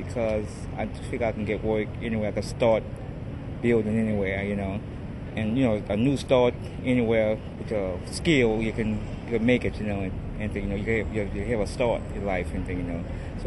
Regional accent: New Orleans, Louisiana, United States; I'm from New Orleans. I live around the school board area.

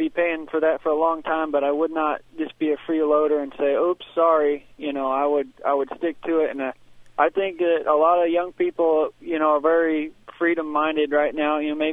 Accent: Kansas, United States; Well, I'm 22. I'm from Kansas, and I voted for Obama.

